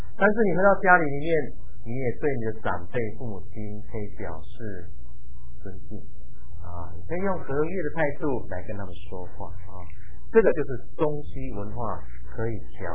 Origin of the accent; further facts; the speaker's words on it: China; 接纳你自己是中国人，我们都是中国人嘛啊。